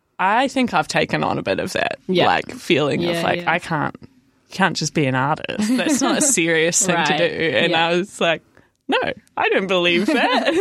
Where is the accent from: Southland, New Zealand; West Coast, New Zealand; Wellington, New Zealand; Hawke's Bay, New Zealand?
Southland, New Zealand; Invercargill; now in Dunedin, New Zealand; I grew up in Waihopa in Vicargo and spent my whole school life there.